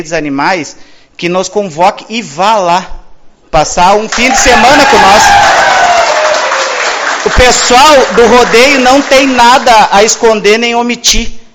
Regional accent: Uruguaiana, Rio Grande do Sul, Brazil; sou natural de Uruguaiana

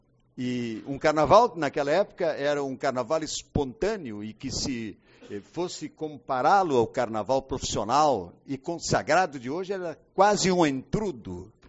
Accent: Alegrete, Rio Grande do Sul, Brazil; que sou do Alegrete

